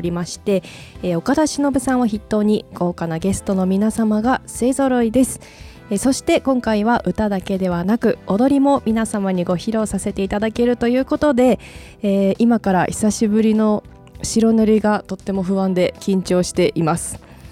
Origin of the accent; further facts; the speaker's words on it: Hokkaido, Japan; このコーナーは北海道出身どさんこの私